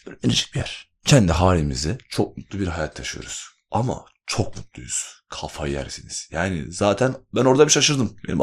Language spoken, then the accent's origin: Turkish; Myanmar; Turkish is a second language; Çünkü ben oralıyım.